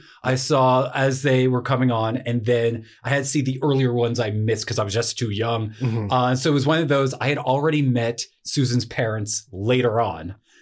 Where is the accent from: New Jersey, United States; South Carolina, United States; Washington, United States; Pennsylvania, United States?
New Jersey, United States; New Jersey.